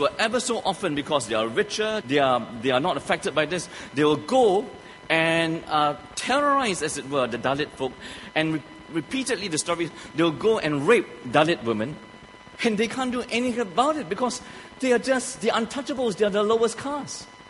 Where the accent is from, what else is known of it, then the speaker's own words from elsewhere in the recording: Negeri Sembilan, Malaysia; That a monkey jumped into a home, right, in Seremban, which is not far from my hometown